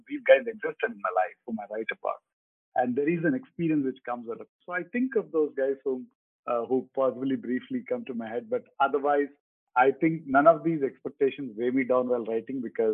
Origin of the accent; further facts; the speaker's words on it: Udupi, Karnataka, India; I grew up in a joint family, you know. So there were 26 people in my house, in my village. I grew up in Udupi.